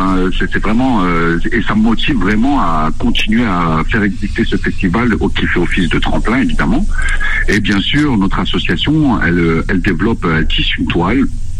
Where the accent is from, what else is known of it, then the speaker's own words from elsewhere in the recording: Mantes, Île-de-France, France; on va dire que de chez nous à Mantes, pour beaucoup de jeunes réalisateurs, ça paraît inaccessible.